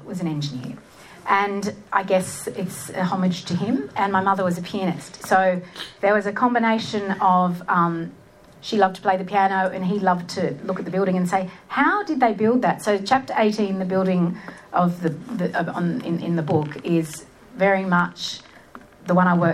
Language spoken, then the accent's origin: English; Sydney, New South Wales, Australia; moved away; also born or lived in United States; It was the building that around the world was usually the only thing anyone ever knew about my hometown, Sydney.